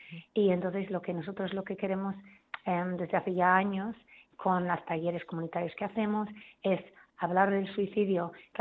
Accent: Ireland; Spanish is a second language; en Irlanda, yo soy irlandesa, en Irlanda se hace

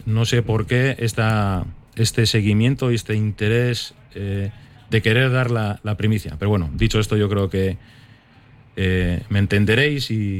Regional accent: Bermeo, Basque Country, Spain; Y si será en Bermeo, para mí mejor, porque estoy en mi pueblo con mi gente.

